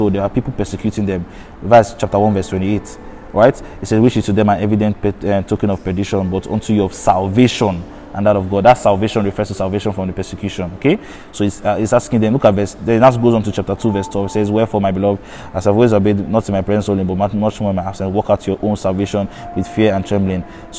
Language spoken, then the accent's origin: English; Nigeria; Some of us like APC, as if I'm speaking as a Nigerian now, better than PDP.